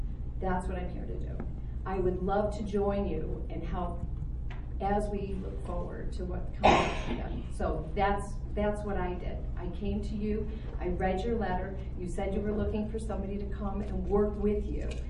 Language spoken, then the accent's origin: English; Baldwinsville, New York, United States; Yes, I'm a Republican, but I'm here from Baldwinsville. My dad built Village Green. I raised our children here. I married a man who was born here.